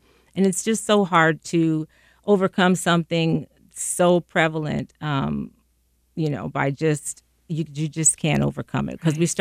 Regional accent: Waterloo, Iowa, United States; I think any African-American that has been brought up in Waterloo, you know, you can just take a drive and see the difference in the neighborhoods.

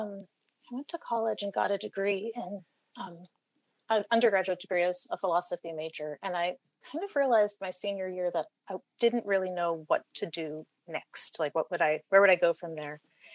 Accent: South Burlington, Vermont, United States; Well, I was born in Burlington and then I grew up in South Burlington.

